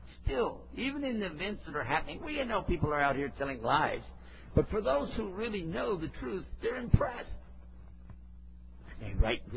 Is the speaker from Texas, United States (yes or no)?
yes; Texas, United States